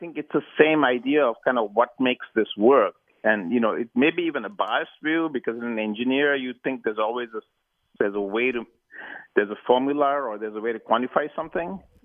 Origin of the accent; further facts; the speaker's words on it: Sri Lanka; moved away as an adult; growing up in Sri Lanka, it was traditional for people to go to school or university in the UK.